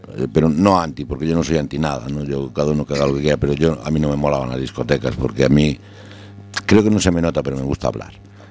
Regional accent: A Coruña, Galicia, Spain; yo viví en la City, pero como buen coruñés, buen gallego, tenía la aldea.

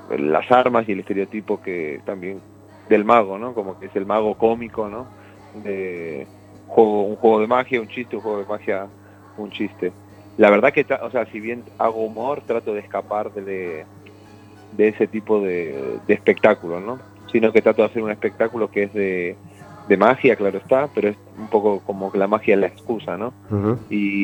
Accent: Buenos Aires, Argentina; moved away as an adult; now in Gijón, Spain; Soy de Buenos Aires, de Argentina.

